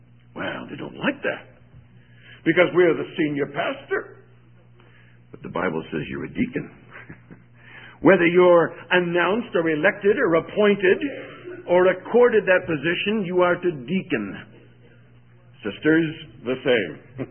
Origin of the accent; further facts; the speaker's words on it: Chicago, Illinois, United States; I was from Chicago.